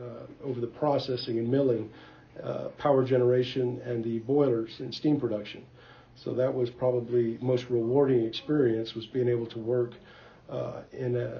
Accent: Texas, United States; Well, I grew up in Willacy County, so my father was in agriculture.

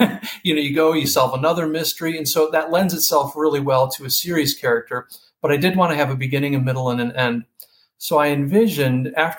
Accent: Michigan, United States; now in Florida, United States; I'm originally from Michigan. I live in Florida.

